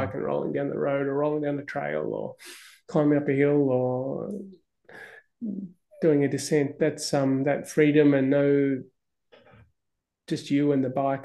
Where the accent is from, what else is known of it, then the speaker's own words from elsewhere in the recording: Northern Territory, Australia; growing up in the Northern Territory is the only, I think, one or two white children in Aboriginal settlement.